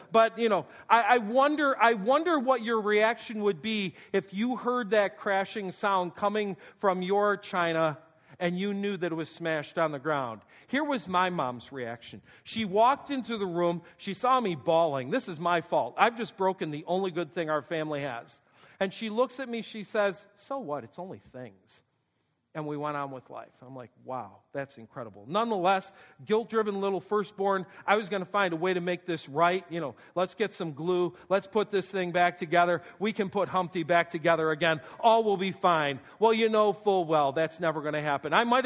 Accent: New York, United States; So I grew up in Western New York in what I would call a muddle class family.

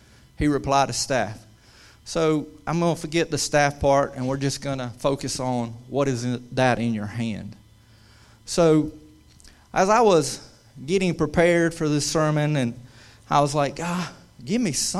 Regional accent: Georgia, United States; But anyway, I'm from Georgia

